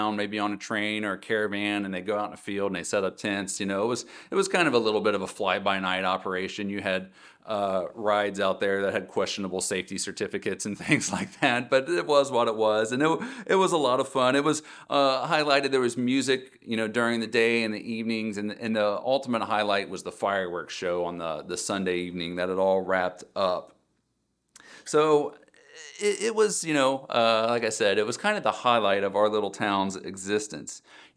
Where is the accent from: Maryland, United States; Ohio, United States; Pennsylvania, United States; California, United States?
Ohio, United States; New Richmond; I grew up in Ohio. What you probably don't know is much about the town I grew up in. A little town called New Richmond. It was about 45 minutes east-southeast of Cincinnati.